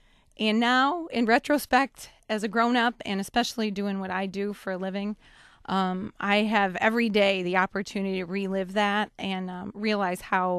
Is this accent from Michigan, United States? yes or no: yes; Brighton, Michigan, United States; Sure. I grew up in Brighton, Michigan. I have wonderful parents.